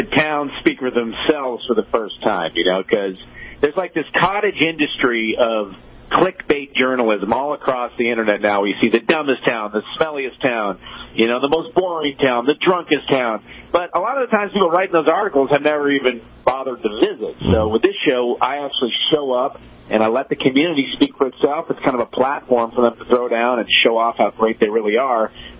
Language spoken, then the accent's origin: English; Boonville, United States; I was the only person who could say they were born and raised in Boonville, because I was actually born at home without a doctor.